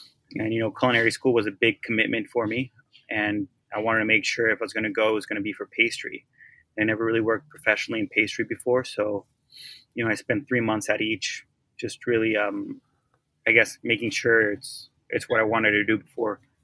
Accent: Oaxaca, Mexico; Like you said, I'm from Oaxaca.

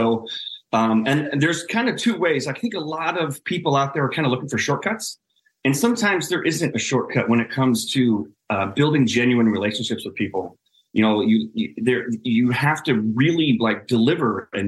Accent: Omaha, Nebraska, United States; Then it was I grew up in Omaha, Nebraska. So we actually had lots of like direct marketing, direct mail

